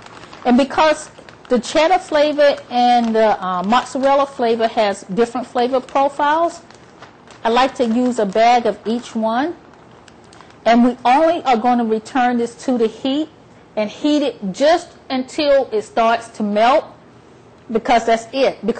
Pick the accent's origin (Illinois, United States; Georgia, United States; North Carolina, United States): North Carolina, United States; And I'm from the South, so I've always loved cake. And my mother, I'm from North Carolina, and she was well known for her pound cakes.